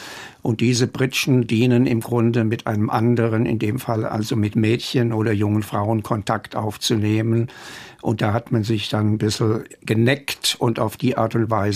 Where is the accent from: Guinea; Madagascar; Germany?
Germany; Mainz, Rhineland-Palatinate; Ich bin in der Mainzer Neustadt groß geworden